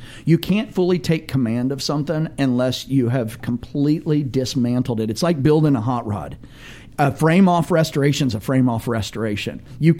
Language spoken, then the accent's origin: English; Oklahoma, United States; I grew up in Oklahoma, so I was around all the five civilized tribes.